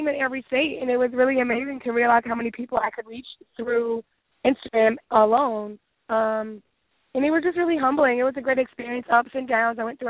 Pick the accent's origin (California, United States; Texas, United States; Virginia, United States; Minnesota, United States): Virginia, United States; Richmond; also born or lived in Atlanta, Georgia; I grew up in Richmond, but I moved down there to try to make more money doing graphic design